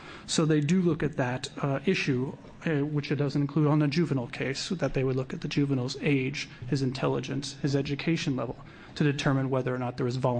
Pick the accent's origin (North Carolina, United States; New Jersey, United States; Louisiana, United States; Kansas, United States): New Jersey, United States; also born or lived in Tennessee / Arizona; I grew up in New Jersey. I spent about 5 years in the military in the South Tennessee area, so I understand those.